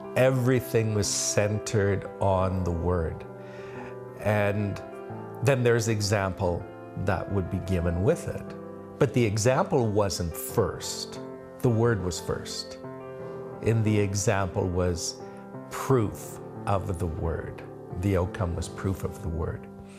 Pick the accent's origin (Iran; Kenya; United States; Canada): Canada; Calgary, Alberta; I'm from Calgary, Alberta, Canada.